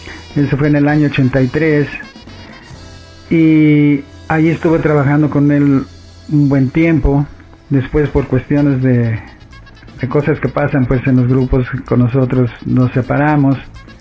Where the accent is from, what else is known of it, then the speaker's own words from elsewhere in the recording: Guadalajara, Jalisco, Mexico; mi idea era venirme pues a mi ciudad, de donde soy, de Guadalajara. Entonces llego a Guadalajara en el año 83